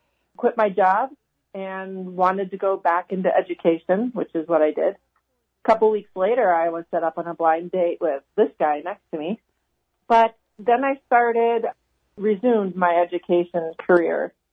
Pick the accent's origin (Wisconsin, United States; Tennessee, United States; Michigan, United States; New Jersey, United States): Wisconsin, United States; Manitowoc; also born or lived in Chicago; Manitowoc, Wisconsin, home of the shipbuilders.